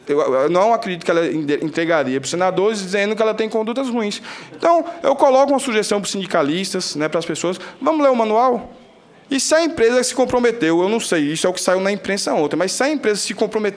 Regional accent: Brazil; Nós devemos deixar, como brasileiros, de ter alguns complexos.

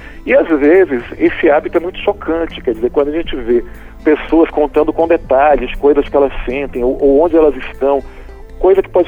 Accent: Salvador, Bahia, Brazil; que é de onde eu nasci, né? Eu sou originário de Salvador.

